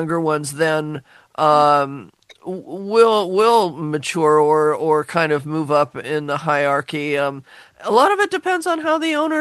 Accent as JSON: {"language": "English", "town": "Seattle", "region": "Washington", "country": "United States", "tie": "born or raised there", "also_born_or_lived": "Kirkland, United States", "said": "when I grew up in Seattle, after getting married, I did move over to the east side in the Kirkland area for almost 10 years."}